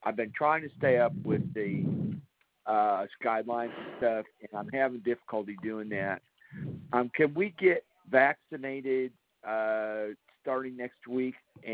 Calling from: Texas, United States; We're calling from Coleman County.

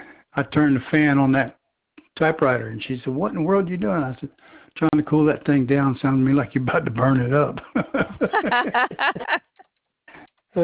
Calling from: Alabama, United States; I'm calling from Blount County.

